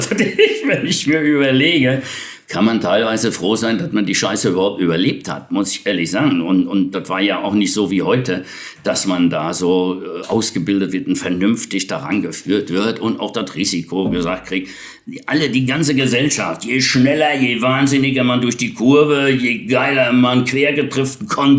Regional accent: Betzdorf, Rhineland-Palatinate, Germany; born there; da bin ich in den Sommerferien zu Hause, wo ich geboren bin, im Westerwald, in Betzdorf, Kirchen geboren.

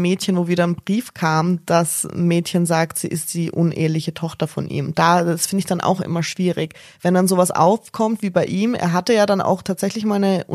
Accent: Austria; als Österreicherin

